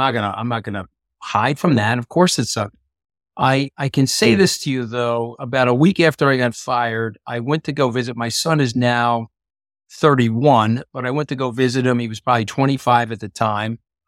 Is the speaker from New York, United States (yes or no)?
yes; New York, United States; And I said, by the way, I'm a New Yorker.